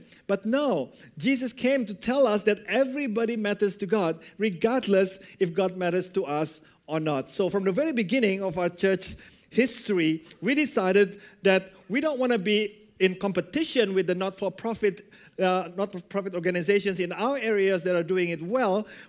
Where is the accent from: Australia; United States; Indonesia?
Indonesia; I grew up in a country that's highly religious. I grew up in Indonesia, where every single citizen is required to have a religion.